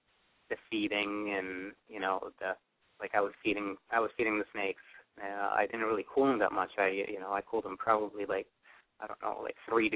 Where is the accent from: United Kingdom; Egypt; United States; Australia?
Egypt; you know, I'm originally from Egypt, so, like, we were naming a lot of the stuff, you know, ancient Egyptian names